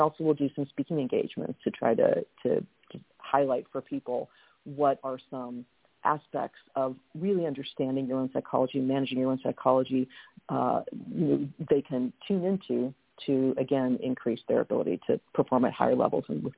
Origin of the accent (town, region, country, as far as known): California, United States; born or raised there; also born or lived in Milan, Italy / Massachusetts